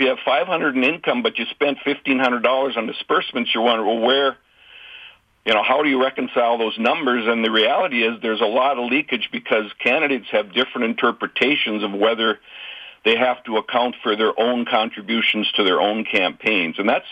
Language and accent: English; Minnesota, United States; Well, that's another reason where I continue my pride in being a Minnesotan